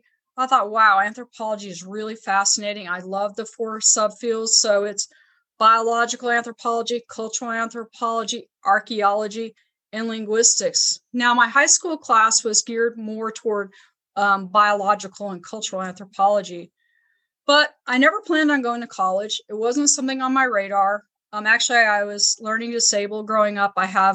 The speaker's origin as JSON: {"language": "English", "town": "Ruidoso", "region": "New Mexico", "country": "United States", "tie": "born or raised there", "said": "I was raised in Ruidoso, New Mexico, and in the 1970s, when I was in elementary school, there are a lot of different cultures, different people in the town I grew up in."}